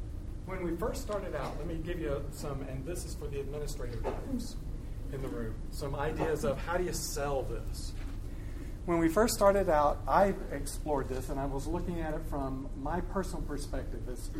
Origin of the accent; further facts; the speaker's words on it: Pensacola, Florida, United States; And then the hurricane hit Pensacola, Florida, my hometown, where my mom and all the family lives down here.